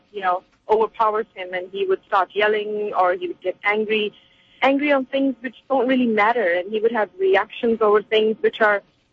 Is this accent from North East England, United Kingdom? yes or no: no; London, United Kingdom; I grew up in London myself.